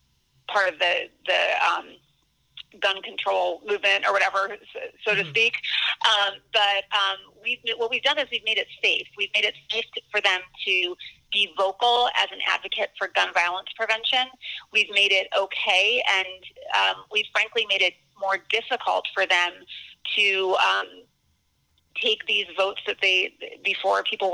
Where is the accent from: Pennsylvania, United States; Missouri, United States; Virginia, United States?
Virginia, United States; So my home state Senator Mark Warner of Virginia voted for concealed carry reciprocity when it came up in 2013.